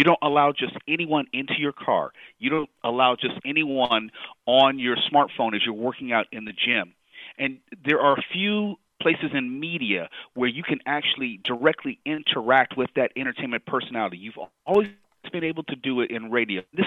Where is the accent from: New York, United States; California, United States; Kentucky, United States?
California, United States; Los Angeles; also born or lived in Georgetown University; Born and raised in Los Angeles. Went to school on the East Coast, Georgetown University. But outside of that, I've always lived in the Los Angeles area proper.